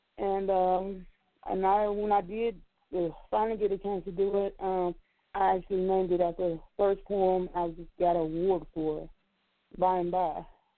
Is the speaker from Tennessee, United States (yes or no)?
no; Tulsa, Oklahoma, United States; Tulsa. I'm from Tulsa.